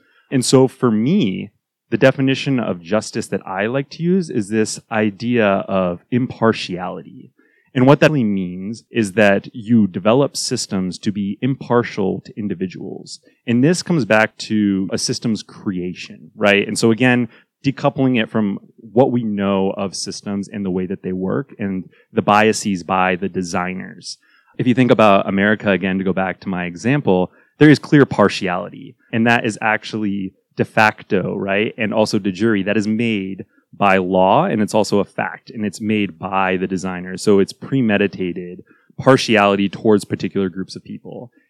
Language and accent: English; Virginia, United States; now in Phoenix, United States; I'm from Virginia, so I grew up running on streets, but moving out here to Arizona, right in the middle of the desert here in Phoenix.